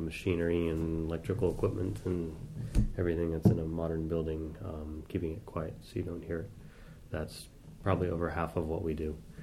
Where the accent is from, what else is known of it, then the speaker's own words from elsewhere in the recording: Seattle, Washington, United States; I grew up in Seattle, actually.